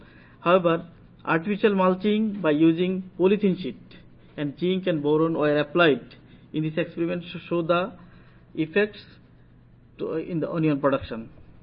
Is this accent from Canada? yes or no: no; Bangladesh; English is a second language; I am from Bangladesh … Now I am doing a profession as a professor in the University of Rajshahi, Bangladesh.